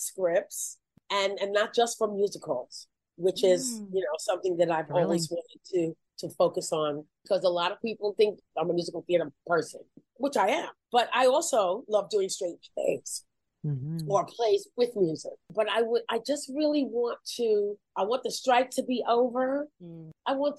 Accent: Brooklyn, New York, United States; And I'm from Brooklyn. I can give you an accent. You want a Jewish accent?

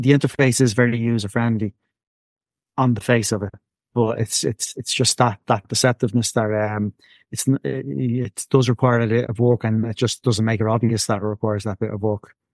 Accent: Ireland; Even though I'm Irish, we still spell it correctly.

